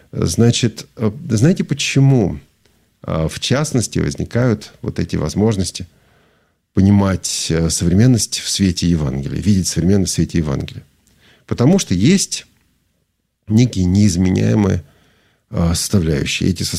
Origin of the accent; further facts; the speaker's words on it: Russia; Да, я понимаю, что слушатели из разных стран, но поскольку я из России, тут понятно.